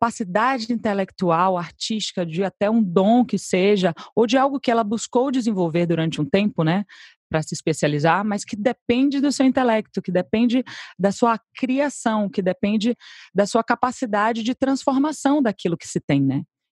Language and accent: Portuguese; Salvador, Bahia, Brazil; eu sou baiana em primeiro lugar, Monique, porque eu acho que isso me define muito como pessoa. Eu sou muito apaixonada pela minha terra, sou muito apaixonada por Salvador.